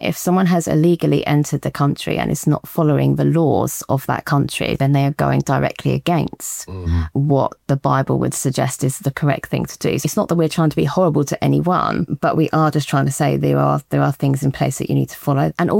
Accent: United Kingdom; by reinforcing the importance that, as a British country, we follow predominantly the culture and values of Christianity

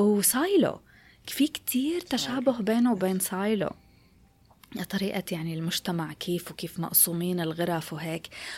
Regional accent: Syria

